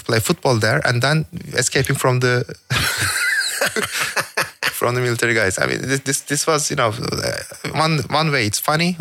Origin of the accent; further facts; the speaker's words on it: Ankara, Turkey; English is a second language; also born or lived in Izmir; You know, as you said, I was born in Izmir in 1977. Until 8 years old, we stayed there. I went to my primary school. I don't have too many memories from that, really. And after that, I stayed in the capital, Ankara, for 8-9 years more.